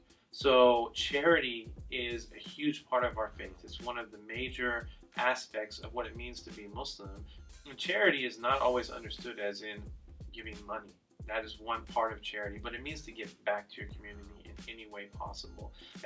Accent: Oklahoma, United States; You get on the metro, and I'm from Oklahoma.

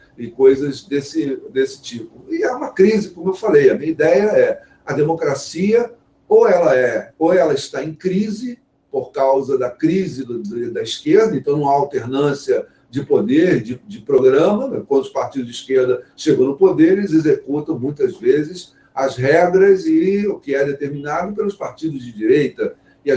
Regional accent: Brazil; eu como brasileiro, simbolicamente, só isso, não votaria

